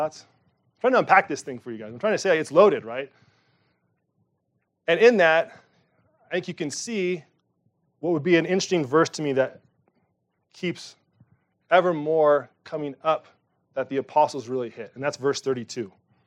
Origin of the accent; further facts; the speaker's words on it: United States; So there's this word that I feel like as an American, I detest it.